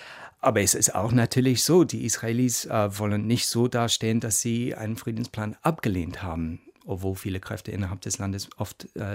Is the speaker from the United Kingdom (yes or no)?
yes; England, United Kingdom; ich bin gebürtiger Engländer